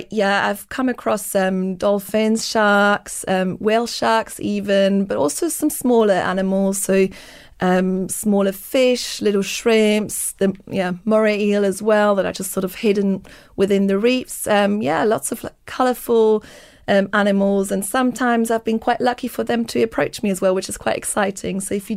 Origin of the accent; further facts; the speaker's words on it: Switzerland; I grew up in Switzerland, so in a country that just doesn't have any access to the ocean.